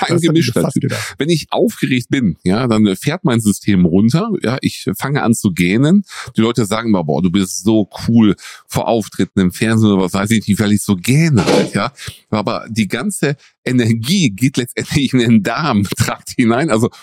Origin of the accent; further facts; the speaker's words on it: North Rhine-Westphalia, Germany; Ja, die Ruhr, die fließt bei uns im Ruhrgebiet.